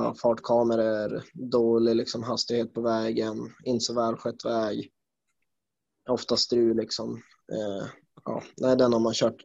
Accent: Skellefteå, Västerbotten County, Sweden; jag flyttade ju från Skellefteå till Umeå för att börja 9.

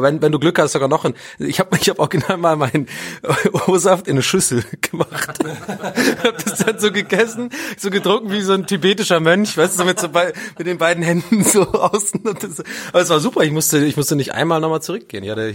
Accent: Swabia, Germany; Und ich bin ja aus dem Schwabenland sozusagen, war aber nie in Schwäbisch Hall

